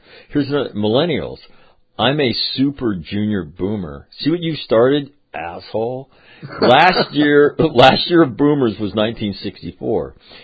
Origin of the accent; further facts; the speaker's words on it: California, United States; I hate humidity. I've always hated it. I grew up in California.